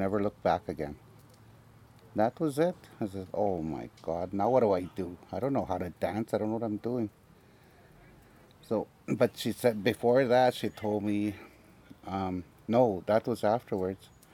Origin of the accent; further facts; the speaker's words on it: Little Saskatchewan, Manitoba, Canada; No, I'm not from Wei Wei. I'm from Little Saskatchewan. Where I grew up, there was at that time there was only like population of 500 people in Little Saskatchewan, and that is a Christian belt.